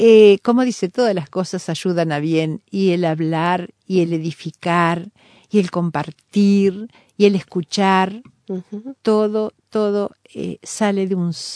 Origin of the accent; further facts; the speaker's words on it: Basque Country, Spain; Yo como vasca me pongo muy brava.